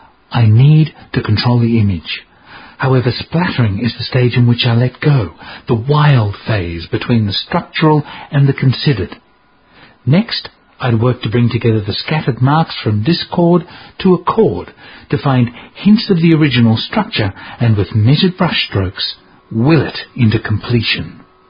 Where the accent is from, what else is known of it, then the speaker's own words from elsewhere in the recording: Israel; now in Australia; Growing up in Israel, one's dreams were confined to a quarter acre. In Australia, 5 acres does not a farm make, but in my vocabulary, it's an estate.